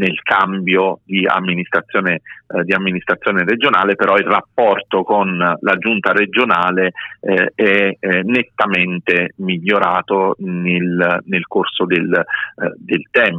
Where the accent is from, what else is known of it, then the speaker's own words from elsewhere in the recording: Campania, Italy; sono napoletano un po' superstizioso